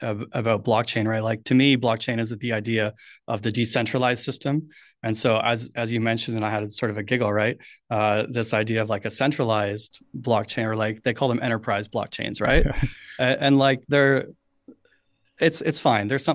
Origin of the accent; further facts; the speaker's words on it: Canada; now in New Zealand; I am from Canada. That is where my some of my intonation comes from.